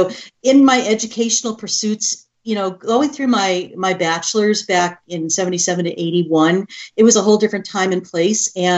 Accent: East Coast, United States; Growing up on the East Coast, I went to Widener University for my undergraduate nursing degree.

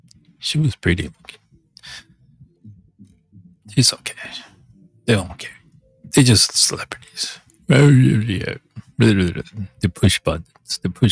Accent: Taipei, Taiwan; also born or lived in New Jersey, United States; So Chris Rock lives in Jersey. Not my hometown. My hometown is Taiwan, Taipei. But my second childhood home.

